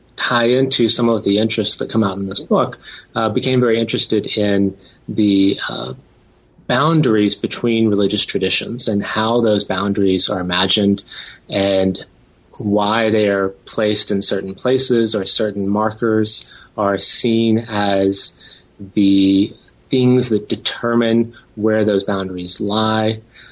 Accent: Tennessee, United States; I grew up in Tennessee.

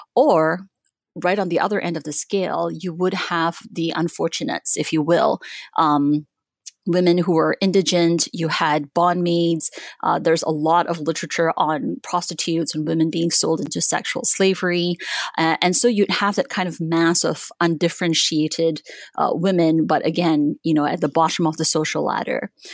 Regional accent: Malaysia; moved away as an adult; also born or lived in Singapore; now in United States; I grew up in Southeast Asia, and I went to school in Malaysia and Singapore before I came to the States for college. So in Malaysia, I attended a Chinese school, and in Singapore, I attended an English language school.

